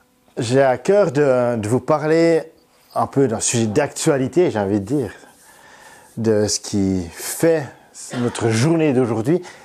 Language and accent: French; Vaud, Switzerland; Moi, en tant que bon vaudois, bon suisse de la région du canton de Vaud, est réformé.